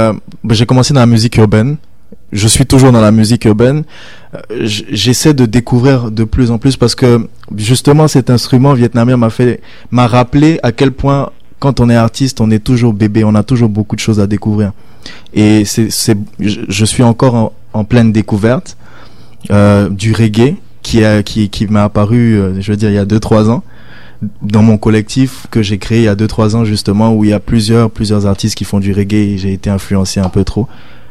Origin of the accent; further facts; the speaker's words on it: Côte d’Ivoire; je suis originaire de Côte d'Ivoire, qui est un pays qui a une soixantaine d'ethnies, donc une soixantaine de langues et je suis encore en train d'apprendre une de ces 60 langues-là.